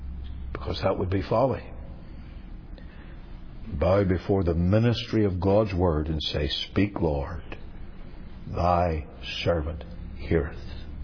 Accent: Ireland; Me, I'm an Irishman and I just fly by the seat of my pants.

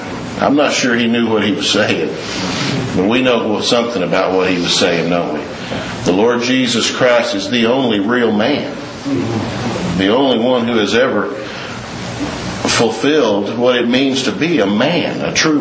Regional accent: Texas, United States; And I'm from Texas.

